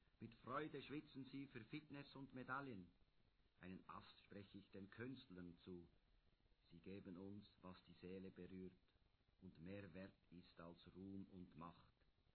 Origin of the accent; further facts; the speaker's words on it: Kandersteg, Bern, Switzerland; Kandersteg ist meine Heimat. Hierher komme ich immer wieder gern zurück. In das Dorf meiner Eltern, in das Dorf meiner Jugend, zu meinen Wurzeln.